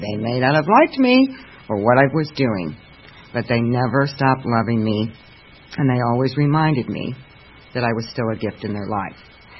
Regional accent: Ohio, United States; I was born on October 10th, 1957 at 10:01 in the morning, and I am a minister's daughter, and my father always told me that story every birthday. It was a beautiful, we were in northeastern Ohio, so I'm from up north.

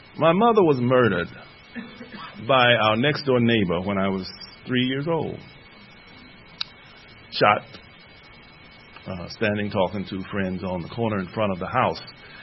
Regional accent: Georgia, United States; I was born here in Georgia.

